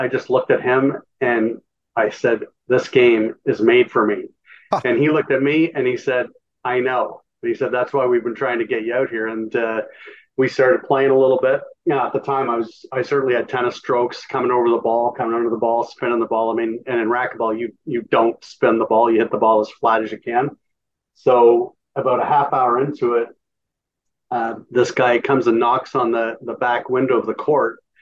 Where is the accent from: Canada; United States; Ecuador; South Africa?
Canada; Sarnia, Ontario; in my hometown of Sarnia, we had 30 racquetball courts, and the population was 60,000 people.